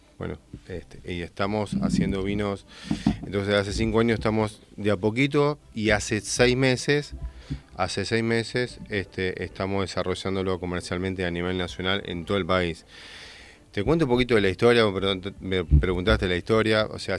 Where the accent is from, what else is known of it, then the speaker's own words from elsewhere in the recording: Buenos Aires, Argentina; nosotros somos de Buenos Aires, lo estamos manejando desde acá.